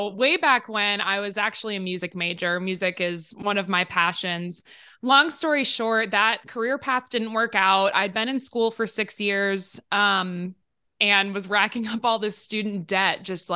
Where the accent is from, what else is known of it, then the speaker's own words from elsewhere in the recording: Midwest, United States; I grew up in the Midwest, so I was just always surrounded by these blue collar, you know, tradesmen type people.